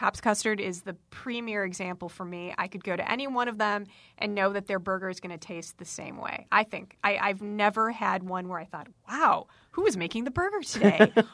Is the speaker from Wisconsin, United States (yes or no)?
yes; Shorewood, Wisconsin, United States; I grew up in Shorewood, and we had the Pig and Whistle.